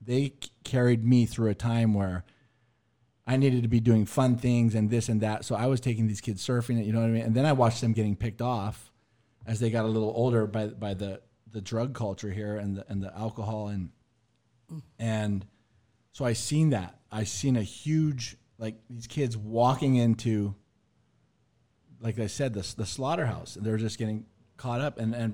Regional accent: Kauai, Hawaii, United States; I was born and raised on Kauai, and I've been sober 20.

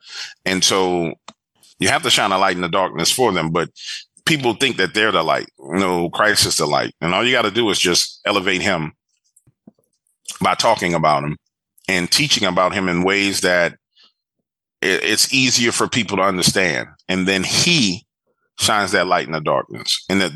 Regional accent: New Orleans, Louisiana, United States; I grew up in Little Woods in New Orleans East, way out in the back of New Orleans. And it's basically the swamps. It was a neighborhood built on the swamps.

